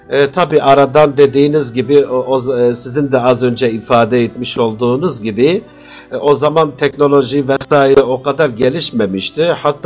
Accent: Adana, Turkey; now in Mersin, Turkey; köken olarak kökümüz Mardin'den gelmektedir. Doğma büyüme de Adanalıyız. Yani Adana'da doğduk, büyüdük. 1980 yılında dünyaya gelmişim. Yaklaşık 5-6 seneden beri de Mersin'de

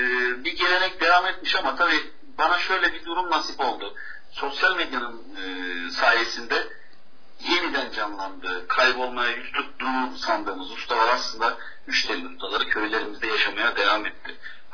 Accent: Antalya, Turkey; born there; ben 1988 yılında Antalya merkezde doğdum.

